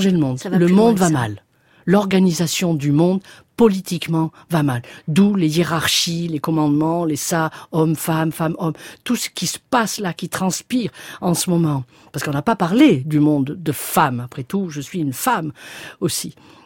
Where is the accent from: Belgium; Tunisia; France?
France; Aix-en-Provence, Provence-Alpes-Côte d'Azur; born there; je suis née à Aix-en-Provence et je suis avant tout contrebassiste, improvisatrice et compositrice.